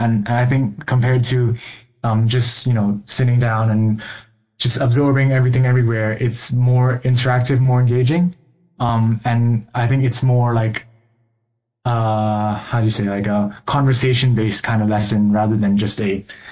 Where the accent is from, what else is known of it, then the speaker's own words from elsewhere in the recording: Bangkok, Thailand; Bangkok, back in Thailand